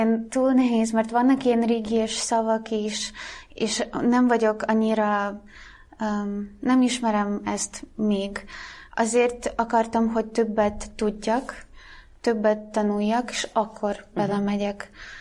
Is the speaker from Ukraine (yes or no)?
yes; Zaporizhzhia, Zaporizhzhia Oblast, Ukraine; Hungarian is a second language; én zaporizsai, Kelet-Ukrajnából jöttem, igen. És nem tudtam annyira sokat kárpátaljaiakról. Tudtam, hogy van sok kisebbség, és amúgy én örmény kisebbségben is nőttem fel